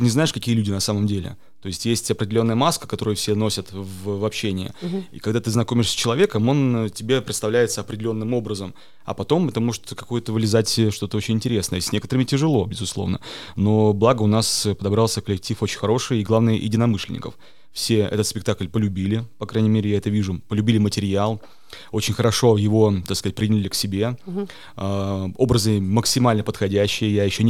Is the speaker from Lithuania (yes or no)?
no; Kohtla-Järve, Ida-Viru County, Estonia; also born or lived in Narva / Russia; я вырос, я и родился в Нарве, и вырос в Кохлоярве, потом уже уехал отсюда и жил в России, потом вернулся, потом уехал, потом вернулся.